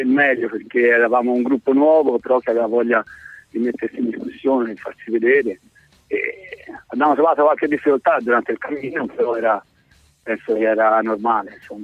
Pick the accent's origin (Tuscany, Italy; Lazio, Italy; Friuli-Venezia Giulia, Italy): Tuscany, Italy; Reggello; sono di Reggello, quindi ne Val d'Arno, quindi in Toscana so che si vive bene, si sta bene.